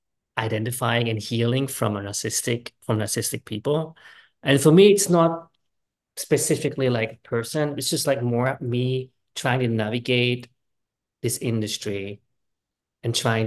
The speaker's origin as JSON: {"language": "English", "country": "Switzerland", "tie": "born or raised there", "lives_now": "Los Angeles, United States", "said": "And then I grew up in Switzerland where everything is like secure"}